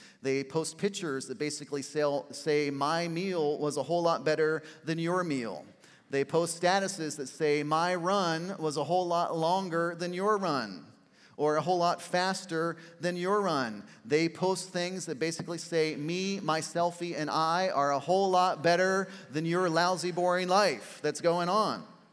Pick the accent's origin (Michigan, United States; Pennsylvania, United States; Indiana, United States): Pennsylvania, United States; I'm from Pennsylvania. So I went to Penn State University for college.